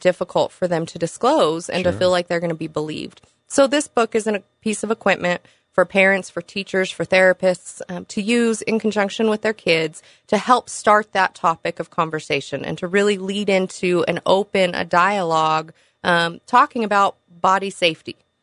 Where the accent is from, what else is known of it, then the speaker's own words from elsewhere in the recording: Farmington, New Mexico, United States; I grew up in Farmington, went to school here, graduated from here, earned my degree here through New Mexico Highlands University.